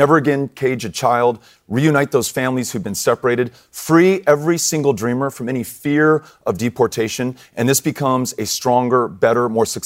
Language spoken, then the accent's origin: English; El Paso, Texas, United States; So El Paso, Texas, my hometown, is connected with Ciudad Juarez, and they form the largest binational community in the hemisphere.